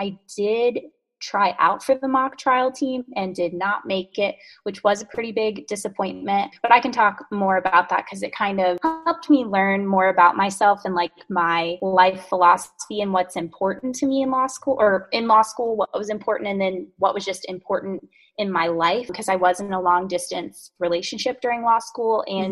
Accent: North Carolina, United States; I'm from North Carolina. Here my whole life and then really wanted to be in DC for law school, which was awesome.

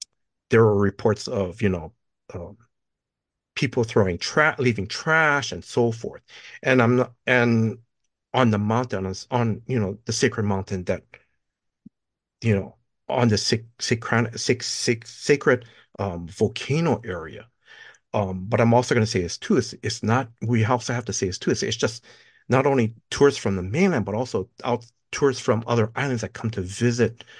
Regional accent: Hawaii, United States; I'm not part Hawaiian or pure Hawaiian, but I've was born and raised in Hawaii.

